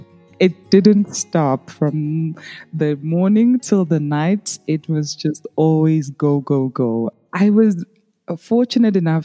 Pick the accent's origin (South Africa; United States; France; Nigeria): South Africa; and I am from South Africa.